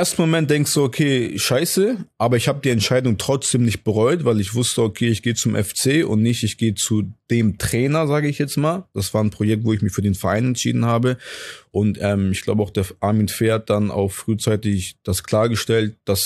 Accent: Hamburg, Germany; Aber ich komme halt aus Hamburg und in Hamburg ist es nicht anders

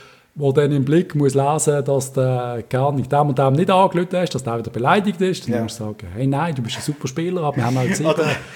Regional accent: Switzerland; dass wir in der Schweiz auch Städte haben. Wir kommen nicht alle aus den Alpen.

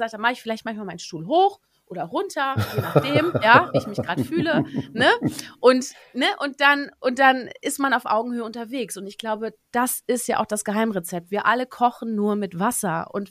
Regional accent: North Rhine-Westphalia, Germany; Für die Münsterländer, weil ich komme ja aus Münsterland.

